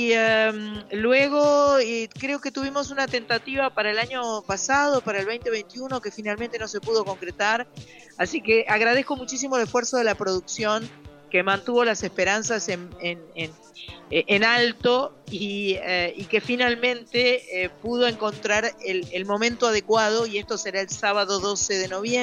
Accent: Argentina; Yo soy argentina

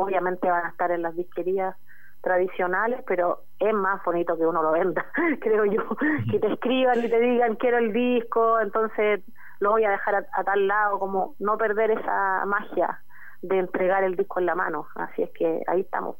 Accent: Concepción, Biobío, Chile; now in Santiago, Chile; como yo soy penquista, soy de allá, de mi tierra, del Biobío

